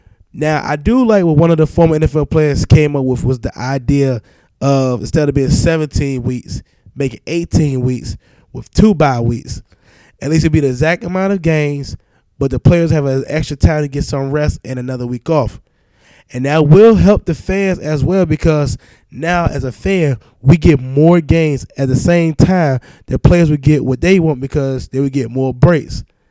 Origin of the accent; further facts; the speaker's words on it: New Britain, Virginia, United States; I grew up with both, but I'm from Virginia, from New Britain, Virginia, but I have family and friends who knew Allen Iverson.